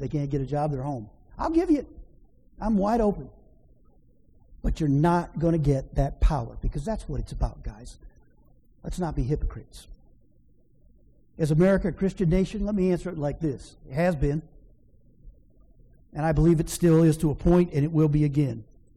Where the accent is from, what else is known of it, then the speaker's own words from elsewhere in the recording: United States; I'm not ashamed to say that I'm an American. I'm not embarrassed to say that the United States is my home.